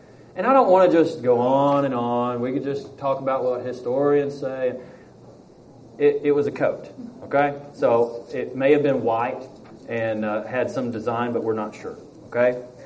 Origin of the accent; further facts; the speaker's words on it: Alabama, United States; I'm from Alabama, we don't say breeches, we say britches.